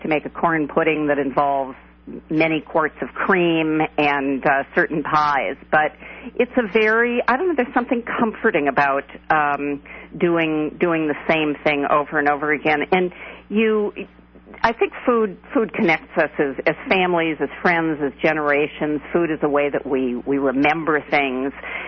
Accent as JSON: {"language": "English", "town": "Minneapolis", "region": "Minnesota", "country": "United States", "tie": "born or raised there", "said": "When I grew up in Minneapolis, and the gas company, which was quaintly called Minigasco, used to send recipes with the bill."}